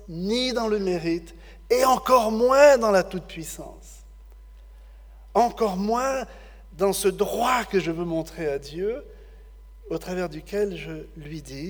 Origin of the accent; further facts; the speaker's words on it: France; je viens de France